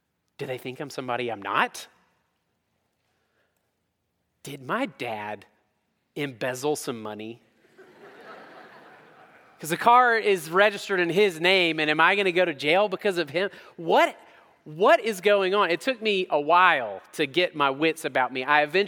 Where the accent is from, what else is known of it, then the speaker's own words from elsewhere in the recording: Georgia, United States; I'm from Georgia. So when I took my driver's test, I didn't learn this.